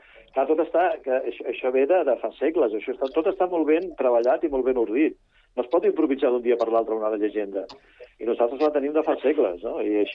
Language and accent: Catalan; Catalonia, Spain; nosaltres som catalans.